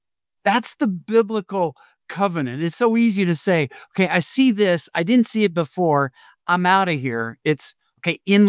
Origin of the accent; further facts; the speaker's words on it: Washington, United States; I grew up around Seattle, just south of Seattle, and we would go hiking up on Mount Rainier